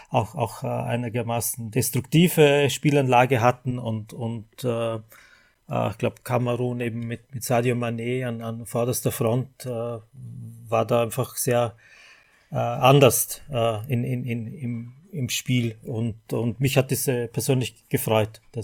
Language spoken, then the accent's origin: German; Vorarlberg, Austria; Ich komme eben aus Vorarlberg, an der Grenze Schweiz, Deutschland, genau.